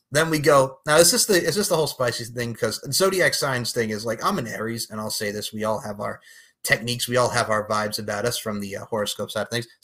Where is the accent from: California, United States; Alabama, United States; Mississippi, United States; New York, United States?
New York, United States; Long Island; As a New Yorker, I can say this full blown, growing up on Long Island, living in New York for over 20 plus years of my life